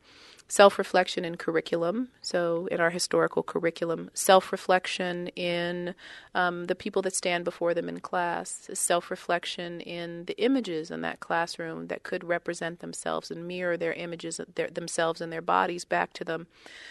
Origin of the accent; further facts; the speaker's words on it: East Coast, United States; I'm not from here. I grew up in the United States, particularly on the East Coast of the United States